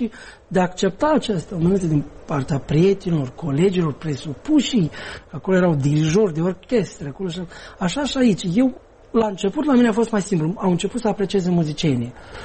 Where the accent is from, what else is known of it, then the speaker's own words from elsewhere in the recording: Moldova; oameni care nu neapărat că au un sentiment aparte față de noi, moldovenii